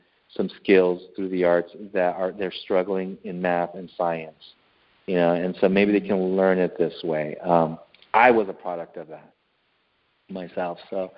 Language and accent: English; Los Angeles, California, United States; when I was growing up in East LA, it had the worst, East LA at one time had as worst of an image as any city in South LA had.